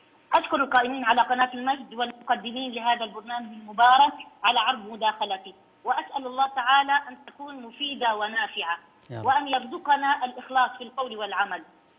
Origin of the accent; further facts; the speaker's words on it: Lebanon; moved away as an adult; now in Medina, Saudi Arabia; ولدت في لبنان وترعرعت فيها إلى أن تخرجت من الثانوية، ثم أكرمني الله تعالى بالمجيء إلى بلد الثاني المملكة العربية السعودية